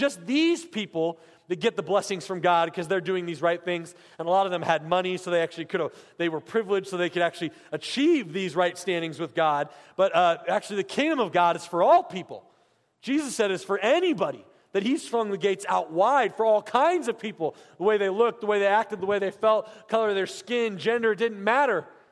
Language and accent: English; San Francisco, California, United States; now in Missouri, United States; I'm from San Francisco, California.